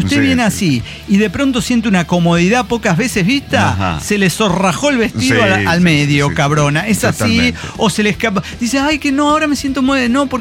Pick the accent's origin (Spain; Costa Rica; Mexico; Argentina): Mexico; Mexico City; soy de Ciudad de México y vivo acá, hacia el sur de la ciudad